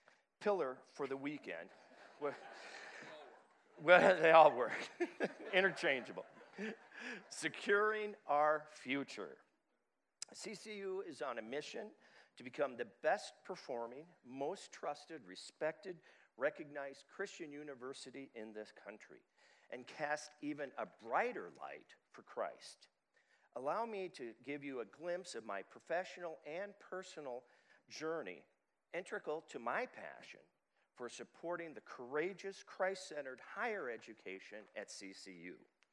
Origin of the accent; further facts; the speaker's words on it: South Dakota, United States; Consider this example for my home state of South Dakota.